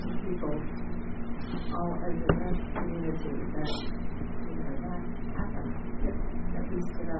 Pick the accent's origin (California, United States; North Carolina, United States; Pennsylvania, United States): North Carolina, United States; Chapel Hill; Well, I grew up in Chapel Hill, and we've been in the county since the 70s